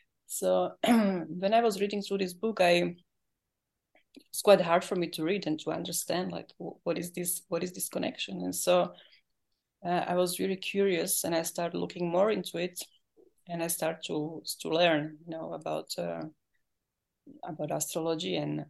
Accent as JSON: {"language": "English", "country": "Slovakia", "second_language": "English", "said": "I'm from Slovakia. So my English may be not so perfect."}